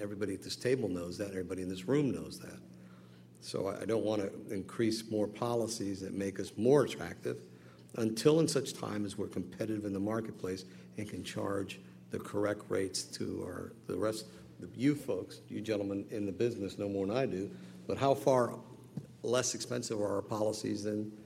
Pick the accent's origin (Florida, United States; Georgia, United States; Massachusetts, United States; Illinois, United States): Florida, United States; born there; I was born in Florida in 1958, so I've seen a few.